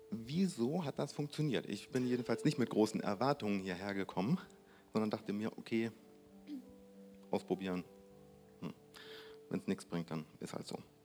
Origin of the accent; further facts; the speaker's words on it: Bremen, Germany; wir kommen aus Bremen und waren vor etwa 5 Wochen hier.